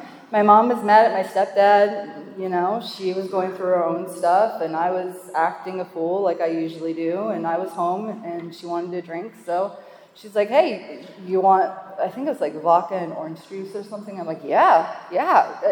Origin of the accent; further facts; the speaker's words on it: Ontario, Canada; I'm from Ontario, Canada.